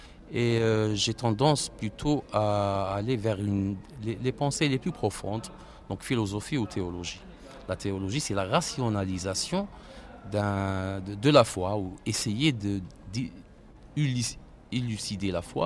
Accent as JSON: {"language": "French", "town": "Algiers", "region": "Algiers Province", "country": "Algeria", "tie": "born or raised there", "said": "Mais on est venu très très tôt à Alger. Et c'est la ville de mon enfance, de ma jeunesse. C'est là où j'ai grandi, c'est là où j'ai fait mes études."}